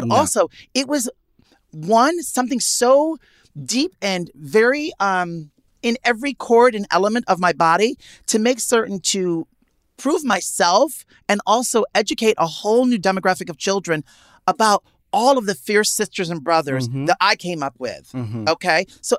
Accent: Manhattan, New York, United States; Even growing up in Manhattan

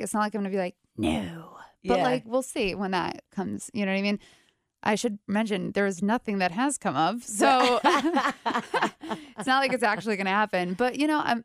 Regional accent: New York, United States; now in Cincinnati, United States; I'm from the New York area.

